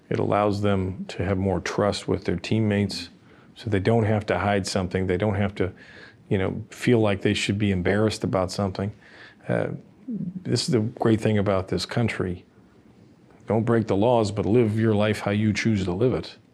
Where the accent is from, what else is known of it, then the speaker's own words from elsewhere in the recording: Chicago, Illinois, United States; I grew up in Chicago, and I tell them about myself.